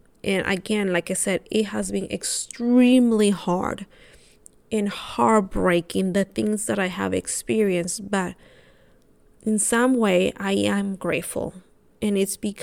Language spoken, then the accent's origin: English; Honduras; now in United States; I'm from Honduras, by the way